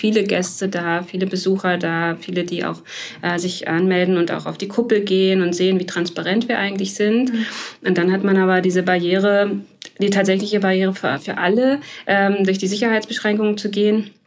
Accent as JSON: {"language": "German", "town": "Glöwen", "region": "Brandenburg", "country": "Germany", "tie": "born or raised there", "said": "Ich bin ein Dorfkind. Mein Heimatort heißt Glöwen. Das ist so das letzte Zipfelchen an der Grenze zu Sachsen-Anhalt."}